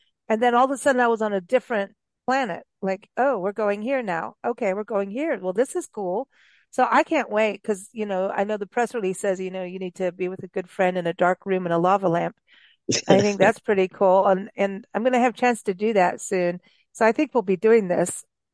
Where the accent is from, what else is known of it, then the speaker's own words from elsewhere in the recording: the West, United States; I'm from the West. It's marmot.